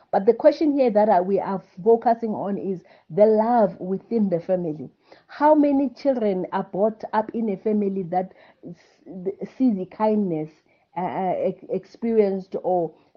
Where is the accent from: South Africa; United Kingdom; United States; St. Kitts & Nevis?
South Africa; I'm from in Africa. I'm from Africa, South Africa.